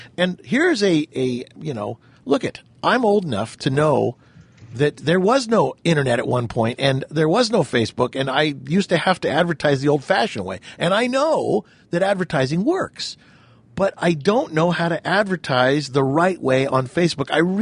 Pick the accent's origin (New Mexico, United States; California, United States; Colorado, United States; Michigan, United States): California, United States; also born or lived in Houston, Texas; even though I was born in Houston, Texas, and then grew up in Southern California after we moved there when I was about two.